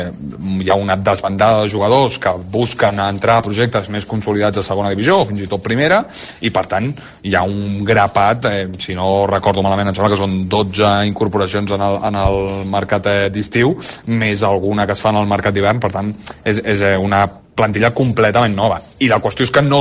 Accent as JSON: {"language": "Catalan", "town": "Barcelona", "region": "Catalonia", "country": "Spain", "said": "Jo, que sóc de Barcelona, també"}